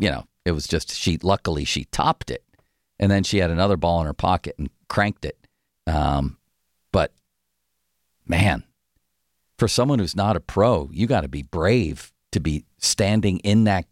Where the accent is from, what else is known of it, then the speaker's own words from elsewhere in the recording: Buffalo, New York, United States; And, you know, I'm from Buffalo, but I also have a longtime affinity for the Lions for some reason.